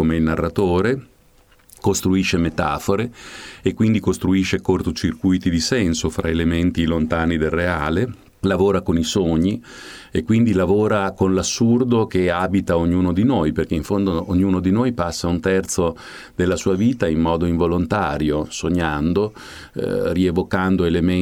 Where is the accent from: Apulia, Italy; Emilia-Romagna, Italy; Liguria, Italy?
Emilia-Romagna, Italy; Modena; perché io da modenese, frequentatore dell'ippodromo anche di Bologna